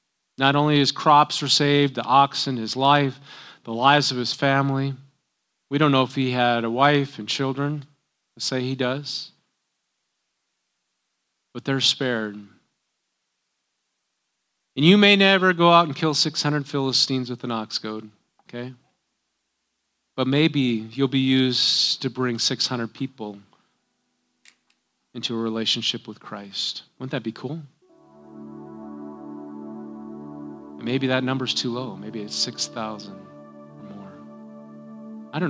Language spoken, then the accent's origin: English; North Dakota, United States; You know, I grew up in North Dakota. I don't think that's a surprise.